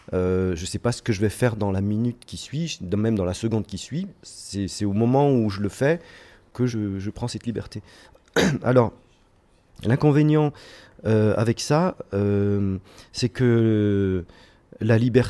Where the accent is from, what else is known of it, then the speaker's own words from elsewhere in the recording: Morocco; born there; Vu que je suis né au Maroc, j'ai toujours été intéressé par les musiques qui viennent de partout.